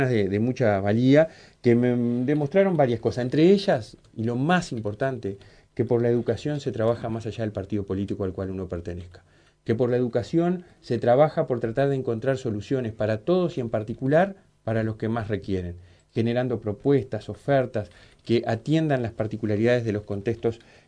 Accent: San Gregorio de Polanco, Tacuarembó, Uruguay; Con mamá yo me crié, aprendí a caminar en San Gregorio de Polanco.

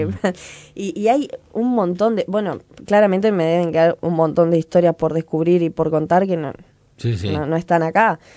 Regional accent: Melo, Cerro Largo, Uruguay; also born or lived in Nueva Helvecia; yo soy de Melo, después me mudé para Nueva Helvecia.

